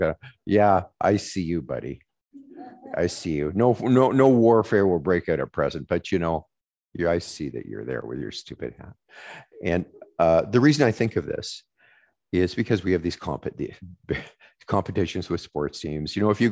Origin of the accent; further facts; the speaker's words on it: Manitoba, Canada; I'm from Manitoba, so we look down upon that kind of thing.